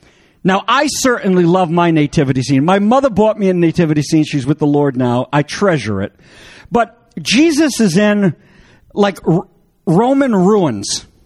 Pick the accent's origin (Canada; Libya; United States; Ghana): Canada; Now, I'm a Canuck. I'm French Canadian